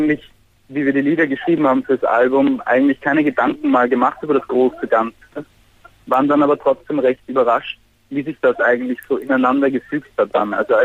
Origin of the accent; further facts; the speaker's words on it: Austria; und wir sind aus Österreich, aber das ist der einzige Zusammenhang.